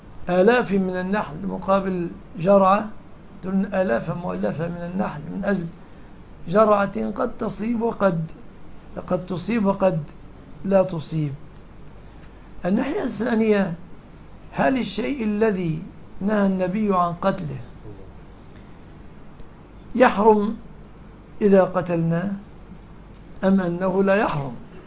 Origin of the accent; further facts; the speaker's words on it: Egypt; عندنا كمصريين